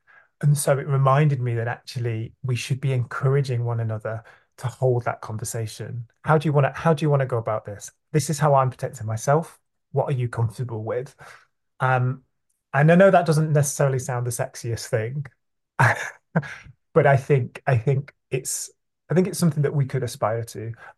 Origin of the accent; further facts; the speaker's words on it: Stockport, North West England, United Kingdom; I grew up in Stockport, South Manchester, so close to Manchester's gay village. You know, I grew up with an imperfect but thriving queer community.